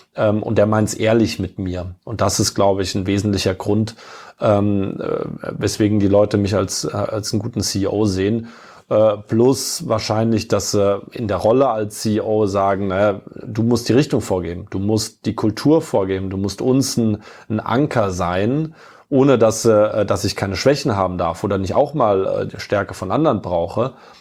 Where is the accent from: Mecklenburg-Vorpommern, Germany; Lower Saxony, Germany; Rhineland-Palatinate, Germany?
Rhineland-Palatinate, Germany; Kaiserslautern; Ich bin ja in der Pfalz aufgewachsen, bin auch stolzer, gebürtiger Pfälz in der Nähe von, oder direkt im kleinen Vorort von Kaiserslautern aufgewachsen.